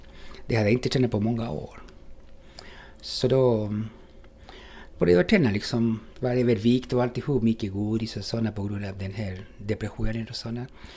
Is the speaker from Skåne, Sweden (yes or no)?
yes; Tyringe, Skåne, Sweden; Jag känner mig också från Tyringe när de frågar